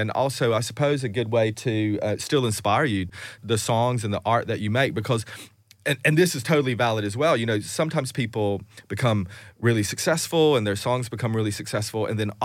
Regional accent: Tennessee, United States; accent: weird accent; moved away as an adult; now in New York City, United States; I'm originally from Tennessee. I've just lived here for a really long time, so I've got this really weird accent.

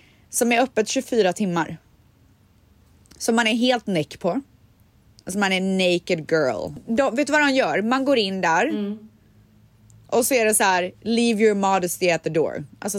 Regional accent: Sweden; Jag bara, alltså det är lugnt, jag skäms inte och jag är svensk typ.

